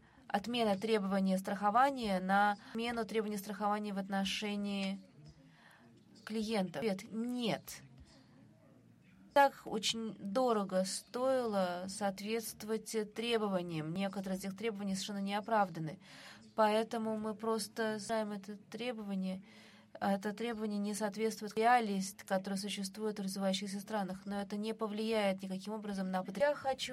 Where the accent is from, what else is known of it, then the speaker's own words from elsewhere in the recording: Iran; я из Ирана